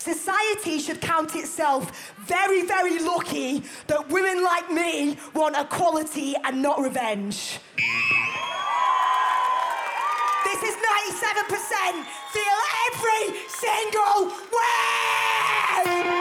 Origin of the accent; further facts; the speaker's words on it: England, United Kingdom; now in Germany; I'm gonna talk in relation to my home country, which is England